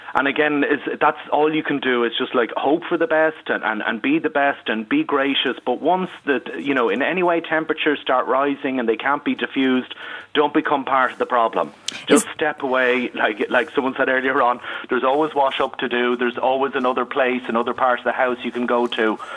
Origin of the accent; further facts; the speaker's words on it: Ireland; And then being Irish, we do the smartest thing possible in an awkward emotional situation, and we ply ourselves with alcohol.